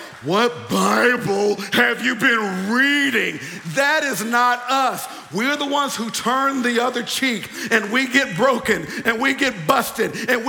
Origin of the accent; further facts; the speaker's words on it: the South, United States; I grew up with authoritarian parents. In closing, and I'm from the South, okay? My folks didn't play, okay?